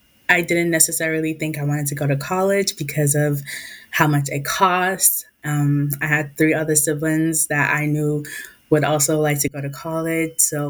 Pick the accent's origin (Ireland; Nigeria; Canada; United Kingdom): Nigeria; now in Lynn, United States; I'm from Lynn, Massachusetts. I go to Salem State University as a Promise Year student. I moved here 5 years ago from Nigeria with my mom and 3 siblings.